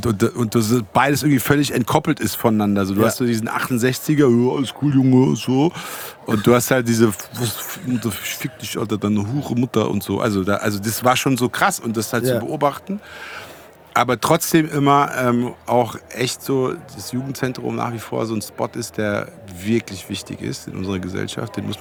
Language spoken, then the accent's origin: German; Großkrotzenburg, Hesse, Germany; auch in Großkrotzenburg, wo ich herkomme, so dieses Wohlbehütete